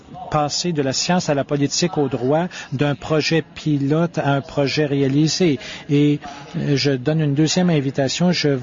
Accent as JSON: {"language": "French", "country": "China", "said": "je viens de la Chine."}